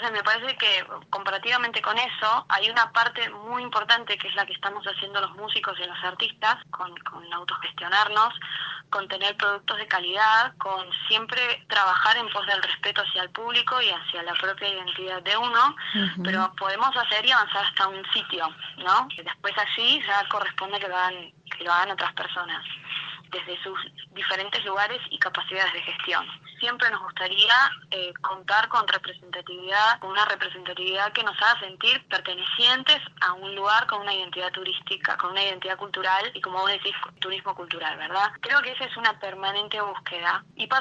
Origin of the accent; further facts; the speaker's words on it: Argentina; seguimos siendo argentinos